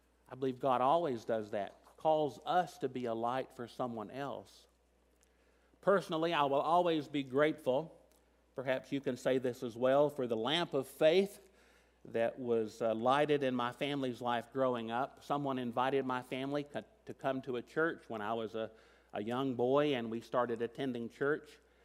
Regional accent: Tennessee, United States; And I will always be grateful to that small church I grew up in Tennessee

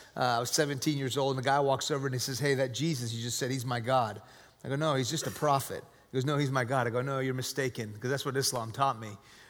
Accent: Houston, Texas, United States; born there; also born or lived in Iran; I was born in Houston when I was two. My family moved to Iran.

